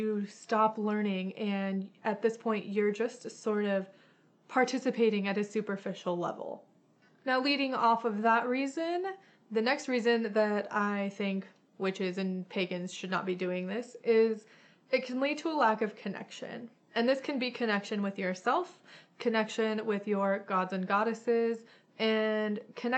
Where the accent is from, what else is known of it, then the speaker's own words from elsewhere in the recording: Ireland; I'm an Irish pagan.